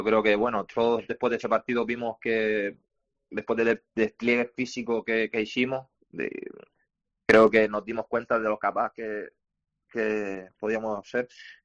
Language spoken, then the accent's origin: Spanish; Canary Islands, Spain; Yo, al fin y al cabo, soy canario.